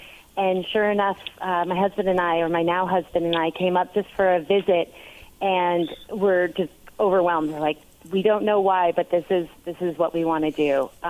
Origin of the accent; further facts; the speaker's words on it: Vermont, United States; I went to culinary school, and I grew up here in Vermont, but moved away. So many do, but moved back here and was working in a local cafe.